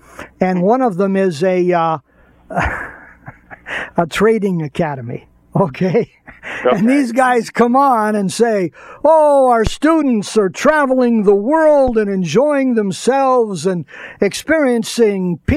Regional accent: Birmingham, Alabama, United States; born there; I was born in Birmingham, Alabama. I have to be able to come up with that accent sometimes here.

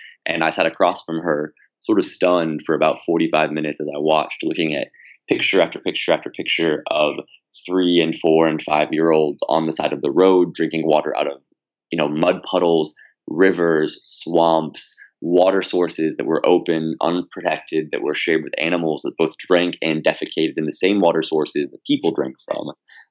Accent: Indianapolis, Indiana, United States; now in Los Angeles, United States; I've lived in Los Angeles for the last 12 years, but I grew up in Indianapolis, Indiana. And for most of my childhood, we moved quite a lot

